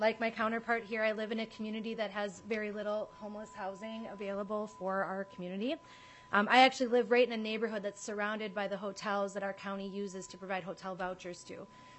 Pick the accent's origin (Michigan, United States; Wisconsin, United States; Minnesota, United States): Minnesota, United States; just as a Minnesotan and a human, I just can't say thank you enough for bringing this forward